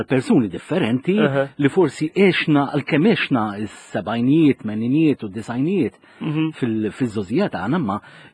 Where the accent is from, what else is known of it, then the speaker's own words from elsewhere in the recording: Rabat, Western Region, Malta; Mela, jien tajjeb li ngħidu li jien mir-Rabat, għalkemm kuljum inkun ir-Rabat peresti naħdem l-Arkivju Nazzjonali, imma l-lum il-ġurnata noqgħod ħallija.